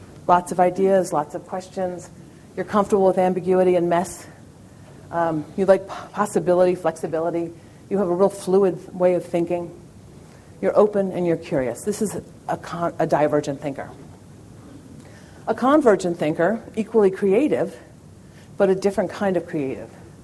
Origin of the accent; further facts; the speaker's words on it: New York, United States; Particularly, I'm from New York, and people lost their spouses and things.